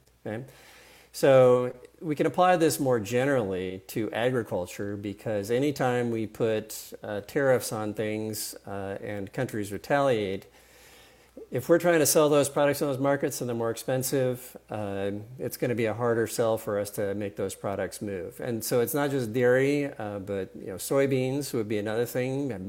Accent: San Diego, California, United States

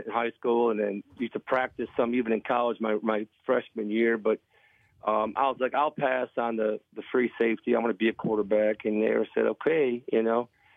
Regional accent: Buffalo, New York, United States; I grew up in Buffalo, New York, getting drafted by Green Bay. I was used to the cold and, with my Polish background.

